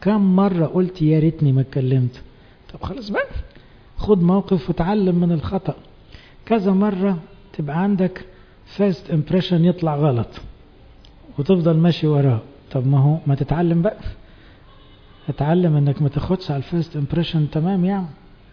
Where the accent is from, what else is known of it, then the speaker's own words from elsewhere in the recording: Egypt; احنا كمجتمع مصري